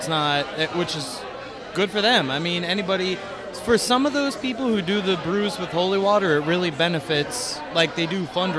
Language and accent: English; Pennsylvania, United States; I'm from Schuylkill County, where we don't have crayons. We have crayons.